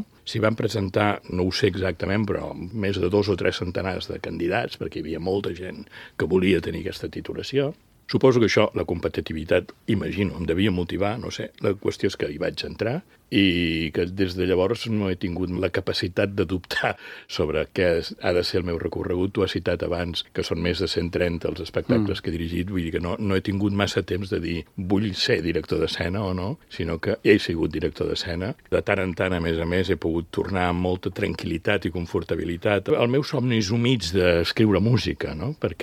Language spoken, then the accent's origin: Catalan; Lloret de Mar, Catalonia, Spain; la festa major del meu poble, de Lloret